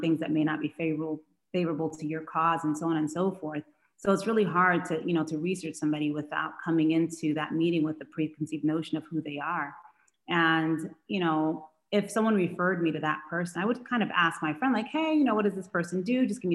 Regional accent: New York City, New York, United States; especially as immigrants, you know, growing up in New York City, growing up in the 80s during the crack epidemic, you know, we're living in, you know, project housing.

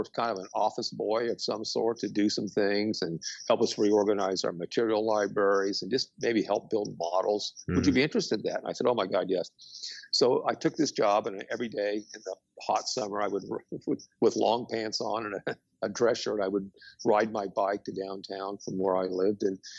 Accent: Wichita, Kansas, United States; when I was probably a young teenager growing up in Wichita, Kansas

